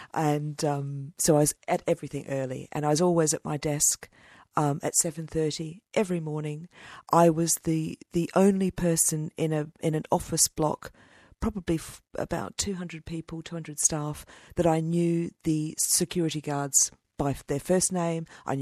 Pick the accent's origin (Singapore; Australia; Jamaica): Australia; It's etiquette, you know, that I had to learn, you know, by being an Aussie in London